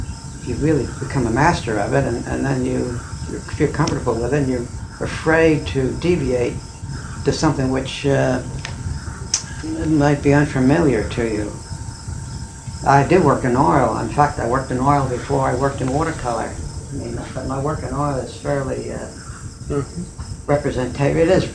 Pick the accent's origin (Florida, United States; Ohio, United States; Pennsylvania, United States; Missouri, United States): Pennsylvania, United States; Swarthmore; from the time I was six, I grew up in Swarthmore, Pennsylvania.